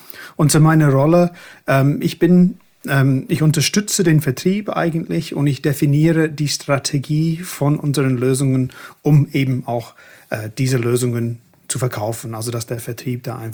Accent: England, United Kingdom; German is a second language; Ihr hört es vielleicht, ich bin Engländer.

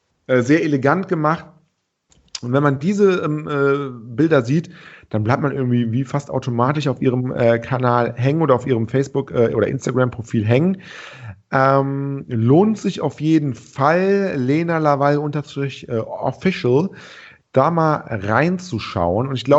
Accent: Cologne, North Rhine-Westphalia, Germany; Ich bin ja auch aus Köln und nicht aus Düsseldorf.

